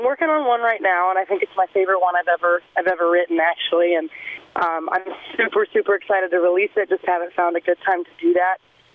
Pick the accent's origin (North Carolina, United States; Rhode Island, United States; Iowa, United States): Iowa, United States; Winterset; also born or lived in Clear Lake, Iowa; So I was living up in like Clear Lake, Garner area, and now I'm back in my hometown of Winterset, Iowa, so southern Iowa.